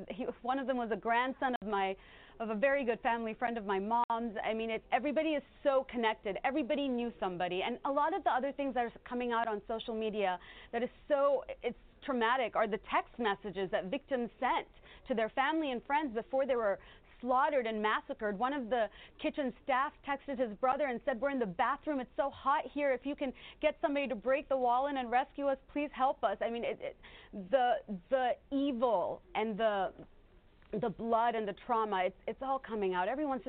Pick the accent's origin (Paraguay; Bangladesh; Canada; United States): Bangladesh; And I was actually born and raised in Bangladesh, and my family still lives there.